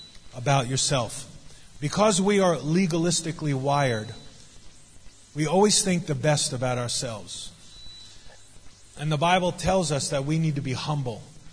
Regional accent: New York City, New York, United States; I grew up in New York City, in New York. And I grew up in a place called Coney Island, right on the Atlantic Ocean.

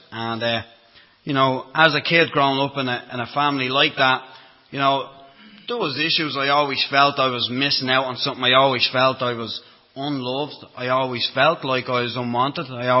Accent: Dublin, Leinster, Ireland; I was brought up in Dublin, as you can hear from the accent. I was brought up in Dublin. Obviously brought up in Dublin, I was brought up Roman Catholic.

